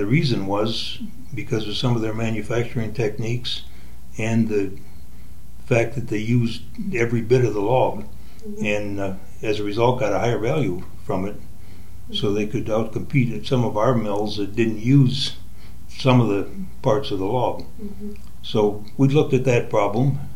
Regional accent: Edgerton, Wisconsin, United States; All right. I'm from Wisconsin. I was born in Edgerton, Wisconsin, so not too far from here.

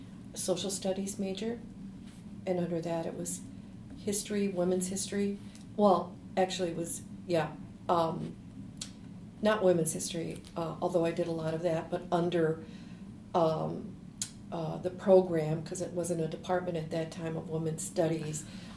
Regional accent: Racine, Wisconsin, United States; I grew up in Racine, Wisconsin. I was born and raised there.

